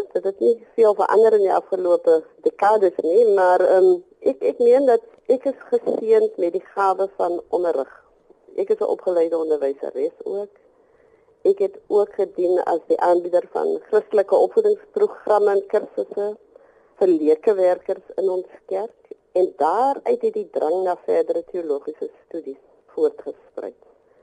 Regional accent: Cape Town, Western Cape, South Africa; also born or lived in Overberg; was van die Glen in die Overbergstreek, naby die Elimoravise sendingstasie. Ons het na Kaapstad verhuis voor ek met my skoolgaanjare begin het. En as gevolg van die apartheidsgroepsgebiede wet, moes ons ook maar rondtrek na verskillende woongebiede in Kaapstad.

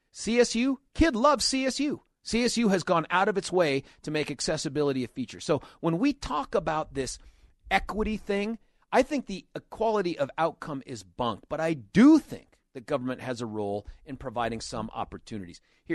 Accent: United States; it's offensive to me as an American.

